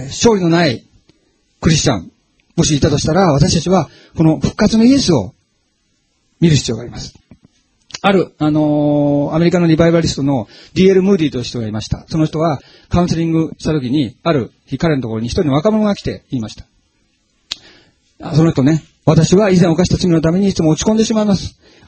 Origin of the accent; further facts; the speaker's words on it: Shizuoka, Japan; ちなみに私、静岡県民ですけども、静岡は大好きです。で、静岡の中でも、私は伊豆の生まれでね、伊豆地方の伊豆の人間です。